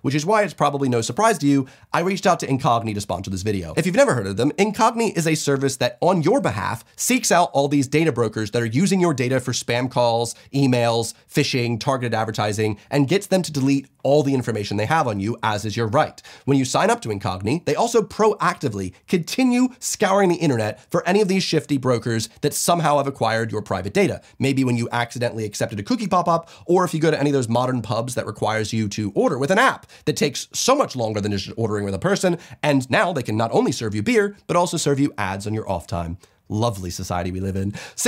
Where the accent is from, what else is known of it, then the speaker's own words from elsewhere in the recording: New Jersey, United States; I'm actually doing a big trip to my hometown in New Jersey, where I'm taking my girlfriend who has never been.